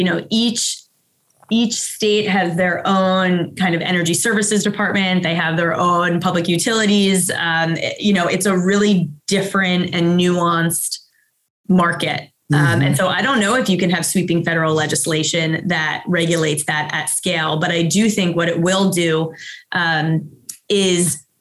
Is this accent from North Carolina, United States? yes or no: no; New York City, New York, United States; Well, I say that as a New Yorker.